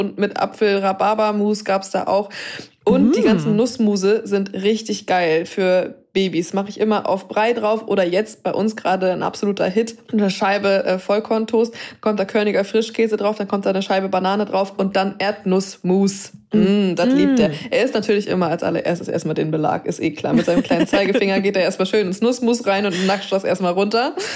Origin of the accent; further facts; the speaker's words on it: Baden-Württemberg, Germany; born there; ich bin ja im Schwarzwald geboren und wir sind ganz lange dann noch immer in den Ferien dahin gefahren